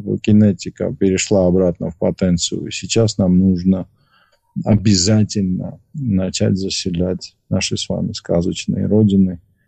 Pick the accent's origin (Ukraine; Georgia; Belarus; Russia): Georgia; accent: Tatsminian dialect; мой язык в Тбилиси, ну, мой там тацминский говор, например, такого, знаете, правого побережья Куры